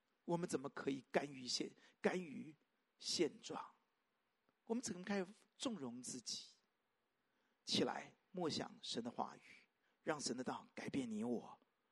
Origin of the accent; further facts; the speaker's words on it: China; 我也是中国人，好不好？